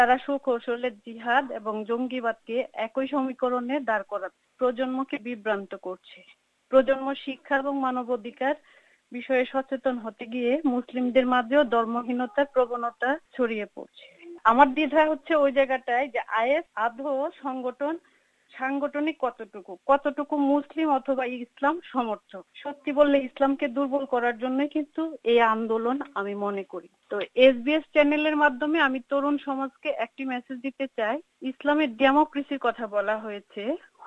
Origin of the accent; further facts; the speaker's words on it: Kishoreganj, Dhaka Division, Bangladesh; কিশোরগঞ্জ আমার home town, নানার বাড়ি, দাদার বাড়ি ওখানে।